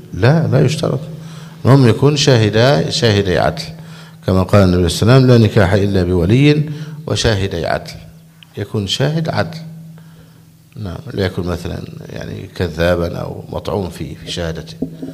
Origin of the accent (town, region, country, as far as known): Egypt